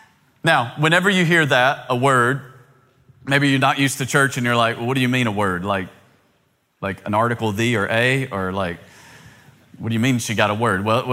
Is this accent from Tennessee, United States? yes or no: yes; Tennessee, United States; I grew up in East Tennessee where straight solo cups, that's it.